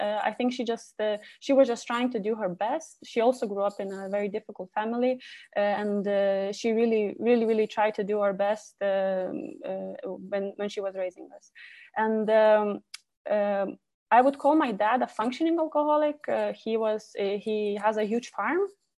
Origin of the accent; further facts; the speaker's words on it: Lithuania; English is a second language; I'm an adult child and I'm from Lithuania.